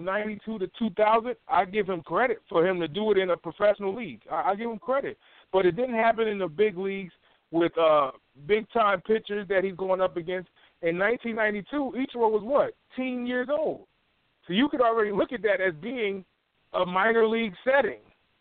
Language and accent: English; Stamford, Connecticut, United States; Let me just use Bobby Valentine because I'm from Stamford, Connecticut.